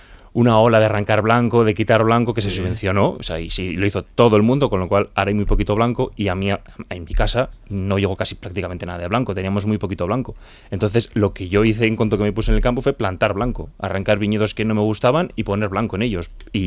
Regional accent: Labastida, Basque Country, Spain; De Rioja Alavesa o La Bastida es un poco una burbuja de realidad

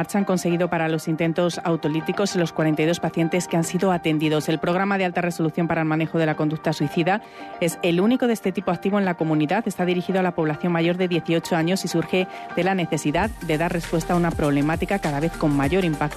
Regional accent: Salamanca, Castile and León, Spain; yo creo que demuestran cómo somos los salmantinos.

